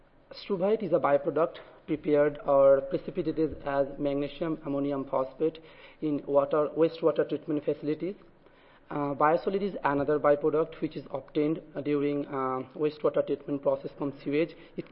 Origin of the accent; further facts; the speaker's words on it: Florida, United States; Because I'm from Florida. I'm an agricultural scientist